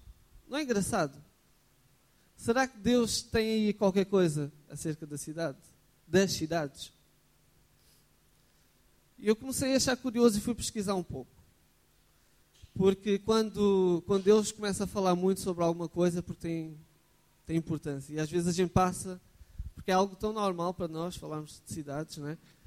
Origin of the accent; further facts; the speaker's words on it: Rio Maior, Santarém, Portugal; now in Lisbon, Portugal; Eu, pelo menos, eu saí de Rio Maior para aqui, para estudar. Senão, tinha ficado lá, se calhar.